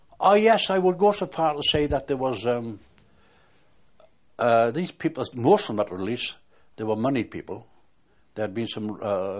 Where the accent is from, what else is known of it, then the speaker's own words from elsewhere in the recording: Wales, United Kingdom; I'm a Welshman. Okay. I am a Welshman.